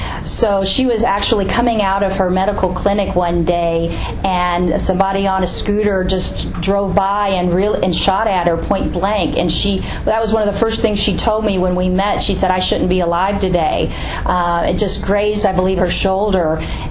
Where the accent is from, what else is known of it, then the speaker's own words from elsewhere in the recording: Louisville, Kentucky, United States; Yes, as Brian mentioned, born and raised in Louisville.